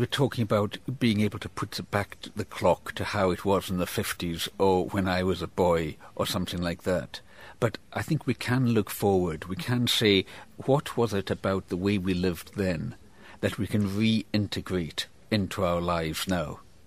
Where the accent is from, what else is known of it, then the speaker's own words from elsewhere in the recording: Isle of Lewis, Scotland, United Kingdom; You know, I grew up on the Isle of Lewis in the Outer Hebrides of Scotland, and in the 1960s, when I was a boy, we would all wander into each other's houses.